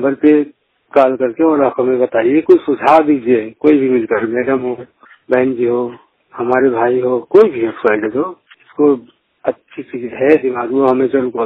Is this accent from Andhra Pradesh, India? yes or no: no; Degwa, Uttar Pradesh, India; 100% blind हूँ और ग्राम डेगवा जिला बस्ती उत्तर प्रदेश के रहने वाला हूँ।